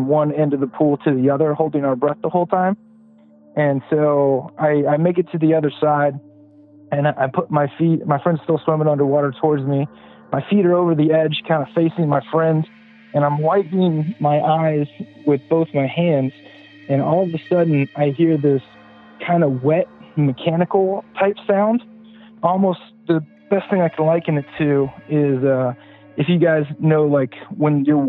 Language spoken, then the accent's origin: English; Pasadena, California, United States; now in South Carolina, United States; So I grew up in Pasadena, California, near the Rose Bowl.